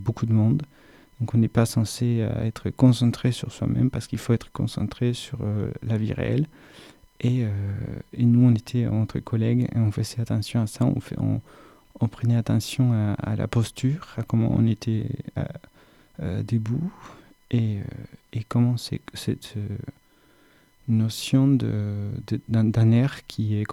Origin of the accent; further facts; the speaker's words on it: Bogotá, Bogotá D.C., Colombia; cette expérience a été donnée dans une capitale comme Bogota, je viens de la Colombie